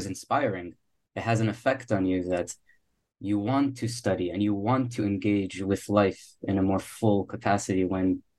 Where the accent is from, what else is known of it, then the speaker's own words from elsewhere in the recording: Miami, Florida, United States; and I'm from Miami. So it's a lot of fun to get out and get to the cold and experience that.